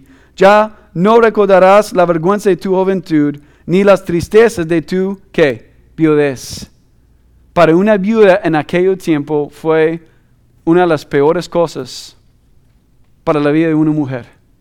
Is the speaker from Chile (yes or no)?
no; Nicaragua; todo lo que yo he sufrido como mujer nicaragüense